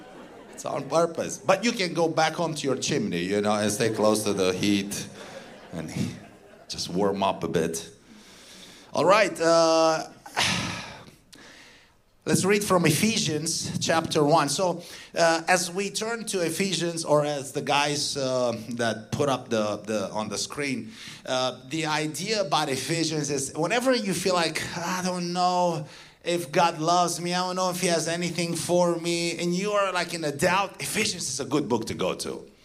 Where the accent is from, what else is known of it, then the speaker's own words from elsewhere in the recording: Transylvania, Romania; first language Romanian; English is a second language; I hope you understand my accent. You know, I come from Transylvania. I may, hope I don't, you know, start speaking in Romanian here.